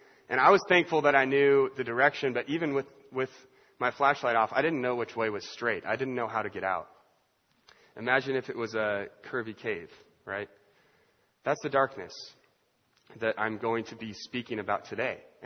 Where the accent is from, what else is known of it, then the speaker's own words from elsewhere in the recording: Washington, United States; My wife and I are from the great state of Washington, the Pacific Northwest, and in the mountain, there's mountains there.